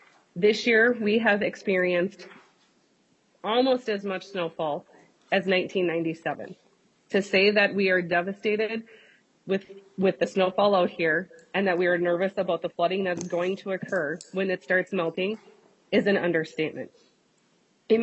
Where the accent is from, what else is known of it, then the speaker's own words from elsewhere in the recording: Beardsley, Minnesota, United States; I was born and raised in Beardsley, Minnesota, and like Mr. Anderson was saying, it is a very small town. We are talking a town of 218 people, to be exact